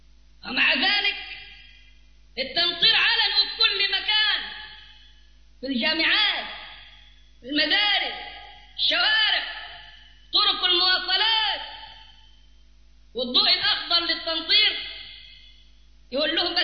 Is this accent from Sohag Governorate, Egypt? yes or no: no; Cairo, Cairo Governorate, Egypt; وشوية عندنا في القاهرة قاعدين برفصوا